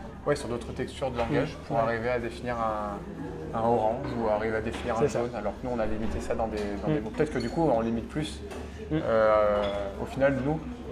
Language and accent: French; France; on est français à la base et qu'on vient d'une langue qui est très fournie en granularité de vocabulaire descriptif